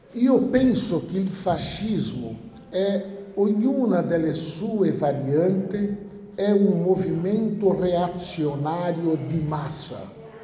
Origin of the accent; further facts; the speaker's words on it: Brazil; Italian is a second language; Combinazione che è una novità nella storia politica di Brasile, di mio paese.